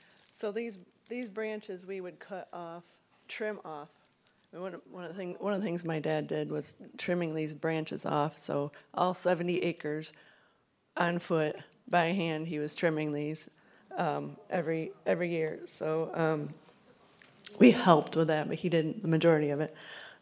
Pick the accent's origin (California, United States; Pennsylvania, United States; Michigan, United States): Michigan, United States; I grew up in Southwest Michigan, so the climate's pretty damp there because of the lake effect snow.